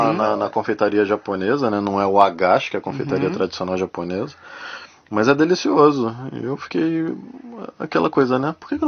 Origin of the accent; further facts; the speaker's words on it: Brazil; Porque como brasileiro andando de madrugada sozinho, você fica olhando para os lados, né?